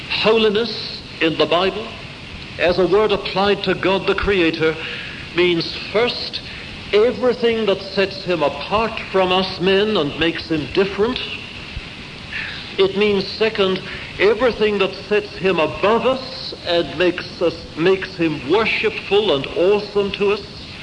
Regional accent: England, United Kingdom

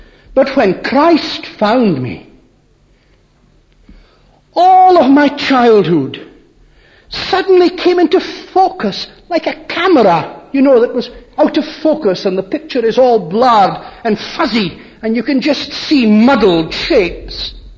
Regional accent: Scotland, United Kingdom; I was brought up on the Murray Coast, as you know, amongst the fisher people.

